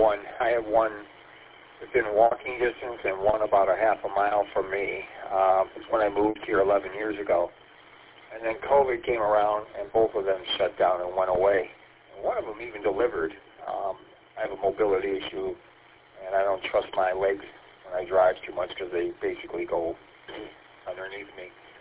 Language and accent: English; St. Clair Shores, Michigan, United States; I'm originally from St. Clair Shores, and I grew up in the area of the 696 I-94 interchange.